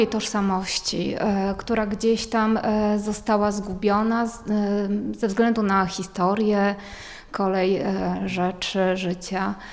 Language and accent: Polish; Bielsko-Biała, Silesian Voivodeship, Poland; jest związana z Bielskiem, czyli z moim rodzinnym miastem.